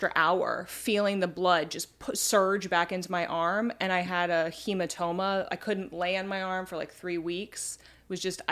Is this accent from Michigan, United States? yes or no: no; Washington, United States; I grew up on an island outside of Seattle.